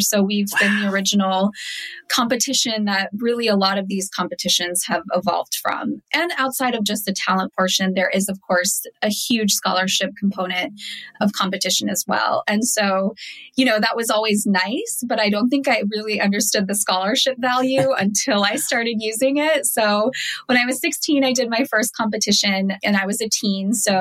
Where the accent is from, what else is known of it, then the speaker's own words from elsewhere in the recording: United States; growing up in America, everyone wanted to be tan.